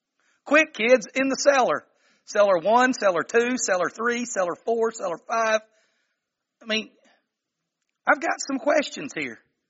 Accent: Greenwood, United States; I grew up in Greenwood and I figured that out.

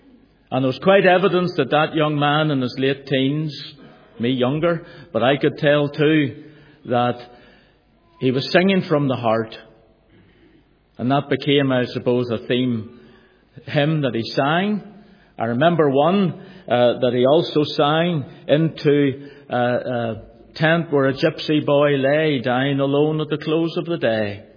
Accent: Belfast, Northern Ireland, United Kingdom; I'm from Belfast, so I'll not say too much

